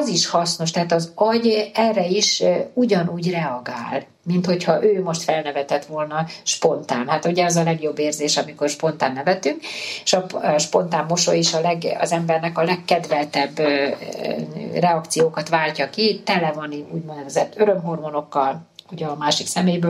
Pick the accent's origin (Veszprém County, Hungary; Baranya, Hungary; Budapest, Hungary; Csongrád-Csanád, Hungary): Baranya, Hungary; Pécs; hát én pécsi származású vagyok, és ott közelünkben van ugye Mohács